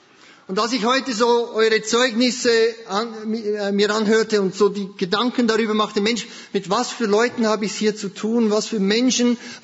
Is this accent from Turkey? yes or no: no; Switzerland; Ich bin zwar in der Schweiz dreisprachig aufgewachsen, habe aber bis zu meinem 16. Lebensjahr nie etwas vom Evangelium gehört